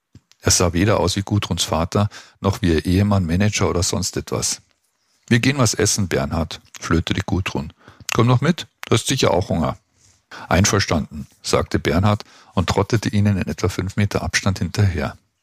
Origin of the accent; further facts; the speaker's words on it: Montevideo, Uruguay; meine Mutter hat deutsche Wurzeln. In Montevideo, meiner Heimatstadt